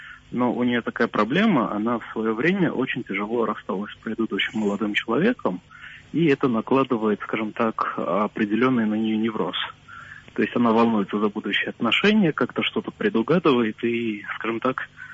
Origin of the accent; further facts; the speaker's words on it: Moscow, Russia; я из Москвы.